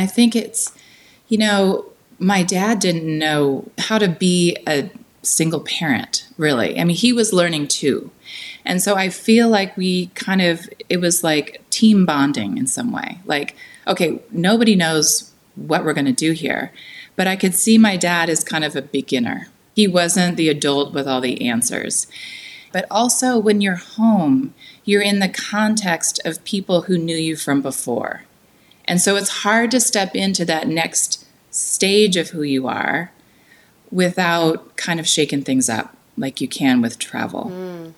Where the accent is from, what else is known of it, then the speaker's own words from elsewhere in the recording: California, United States; It was so different from where I grew up in the Bay Area